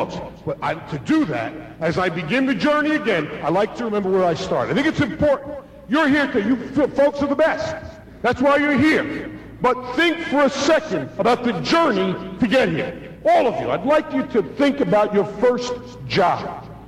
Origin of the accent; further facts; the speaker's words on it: Queens, New York, United States; He's from Brooklyn, New York, and right, I'm from Queens. There's two city kids.